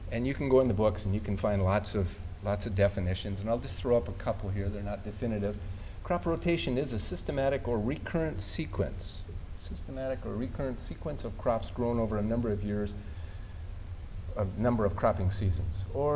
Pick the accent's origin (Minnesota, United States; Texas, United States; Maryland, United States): Minnesota, United States; because I'm from Minnesota, and we have a lot of corn and beans in Minnesota.